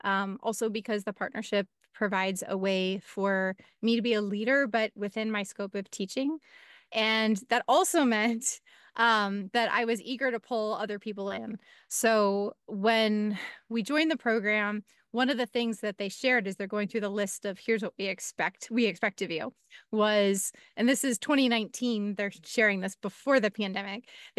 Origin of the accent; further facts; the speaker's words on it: Illinois, United States; And I grew up in the Chicago suburbs. And so out there, there's a lot of physics.